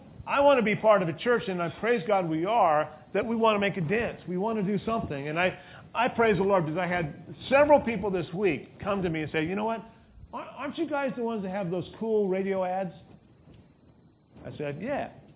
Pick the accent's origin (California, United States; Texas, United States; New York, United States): California, United States; Ukiah; born there; also born or lived in Bakersfield; My parents, I was born in Ukiah, I went to Bakerfield, moved back.